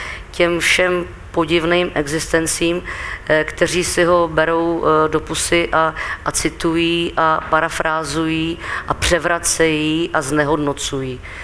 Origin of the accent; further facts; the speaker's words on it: České Budějovice, South Bohemian Region, Czechia; Ano, já jsem vyrůstala v Herečáku tady v Budějovicích.